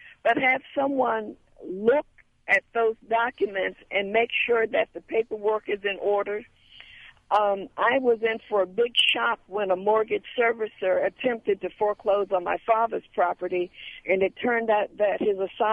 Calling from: Maryland, United States; I'm calling from Southern Maryland.

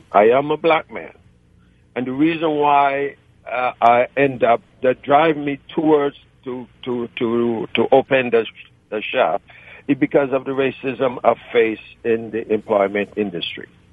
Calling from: Humble, Texas, United States; Humble, Texas.

